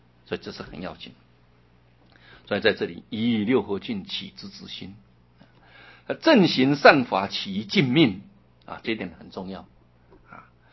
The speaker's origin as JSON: {"language": "Chinese", "country": "China", "said": "我们中国人因为太聪明了，太聪明了，所以就变笨了，负负得正了。"}